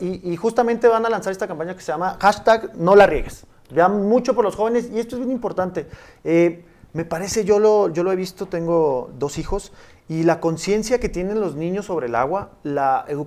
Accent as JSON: {"language": "Spanish", "region": "Chihuahua", "country": "Mexico", "said": "para nosotros es fácil porque somos de Chihuahua"}